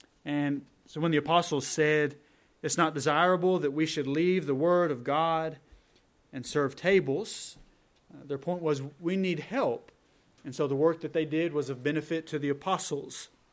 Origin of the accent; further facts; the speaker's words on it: Texas, United States; also born or lived in Alabama; when I was in going into second grade, we moved from Alabama to Texas